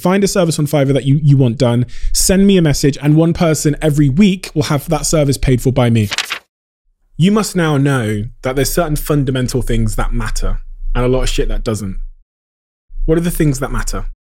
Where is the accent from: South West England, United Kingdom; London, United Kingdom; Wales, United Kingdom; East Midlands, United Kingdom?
South West England, United Kingdom; Plymouth; me as a young kid growing up in Devon and Plymouth